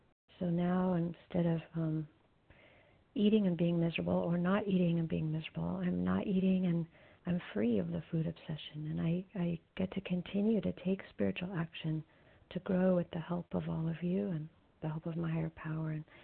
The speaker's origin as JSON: {"language": "English", "region": "Missouri", "country": "United States", "said": "I'm from Missouri, and I'm very grateful to be a recovered compulsive overeater."}